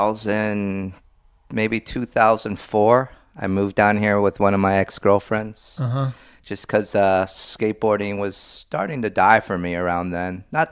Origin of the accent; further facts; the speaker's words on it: Hawaii, United States; English is a second language; also born or lived in Santiago, Chile; I was born in Santiago, Chile, 1976, and lived there till like I was about 6 years old, and then my mom divorced my dad, and you know, she took me with her, and the first place in the United States I lived was Hawaii